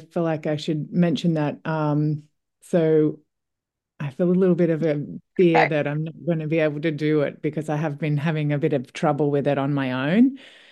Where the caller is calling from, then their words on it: Australia; I'm calling from Australia. It's nearly lunchtime here.